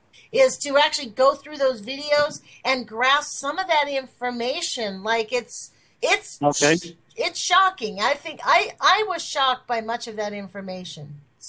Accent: Los Angeles, California, United States; now in Oregon, United States; You know, L.A. is my home. You know, that's where I'm from. I'm from Los Angeles.

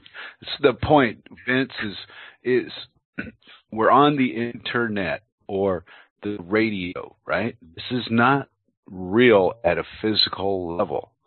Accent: United States; now in Denmark; What I was trying to get to is I'm an American. I live in Denmark without speaking the language here.

